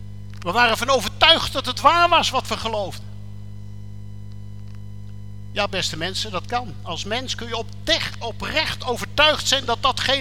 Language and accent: Dutch; Gelderland, Netherlands; Ik kom van de Veluwe, daar wist iedereen het.